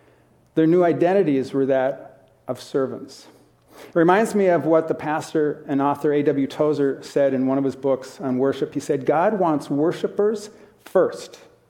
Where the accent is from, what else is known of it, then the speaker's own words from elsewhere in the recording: United States; I'm a dad, I'm a husband, I'm an American, I'm an author.